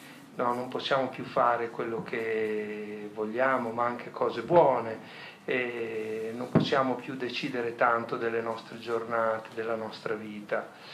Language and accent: Italian; Bologna, Emilia-Romagna, Italy; vengo da Bologna.